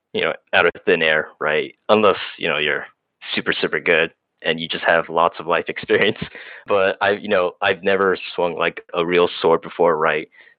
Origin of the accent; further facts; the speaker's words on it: Bedford, Texas, United States; also born or lived in Fort Worth / Seattle / Los Angeles; So I was born in Bedford, Texas. I lived in Fort Worth, Texas for a few years before moving to California.